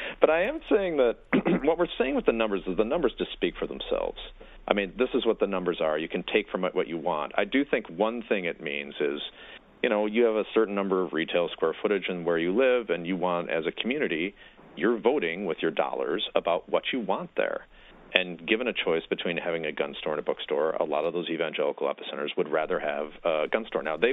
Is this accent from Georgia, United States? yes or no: no; Michigan, United States; I think there are 2 in my home state of Michigan.